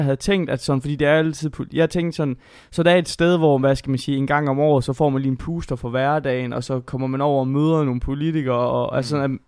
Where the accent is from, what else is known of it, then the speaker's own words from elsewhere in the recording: Jutland, Denmark; Jeg er jyde, mand.